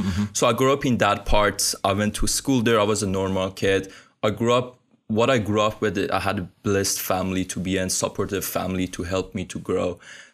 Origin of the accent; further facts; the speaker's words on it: Kermanshah, Kermanshah Province, Iran; English is a second language; So I'm originally from Iran. I grew up in Iran. I grew up in the west side of the country. It's a dual place. There is not that many resources there. The city or the state that I'm from is called Kermanshah. It's still developing.